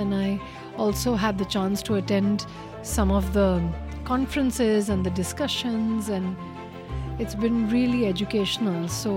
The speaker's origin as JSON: {"language": "English", "country": "Singapore", "said": "I'm from Singapore. I'm a journalist, a storyteller, writer"}